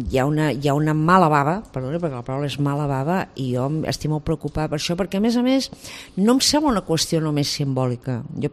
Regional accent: Catalonia, Spain; I jo que sóc catalana o parlant d'origen, jo m'he trencat la cara per defensar el català en tot lloc i moment

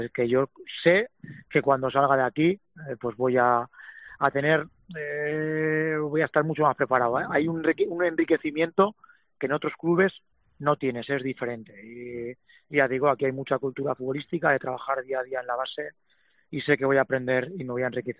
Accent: Aragon, Spain; Como aragonés y en este caso pues seguidor un poco del Real Zaragoza

